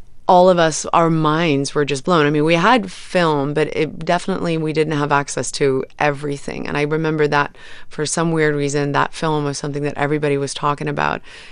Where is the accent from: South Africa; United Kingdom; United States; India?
South Africa; I had a lot of trauma from being a young child growing up in South Africa during the apartheid era.